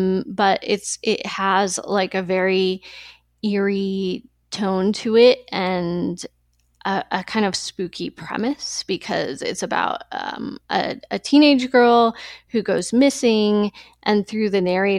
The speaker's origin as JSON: {"language": "English", "region": "Arkansas", "country": "United States", "tie": "born or raised there", "said": "but even growing up in Arkansas, there were some of the people that kind of populate this book that are a little more rural"}